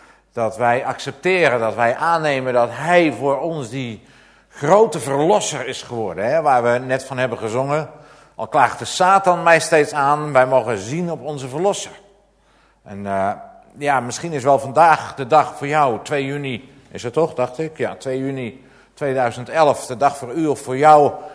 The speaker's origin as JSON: {"language": "Dutch", "town": "Enkhuizen", "region": "North Holland", "country": "Netherlands", "said": "in het heidense Noord-Holland, waar ik vandaan kom. In Enkhuizen, daar zijn bijvoorbeeld elke zondag de winkels open."}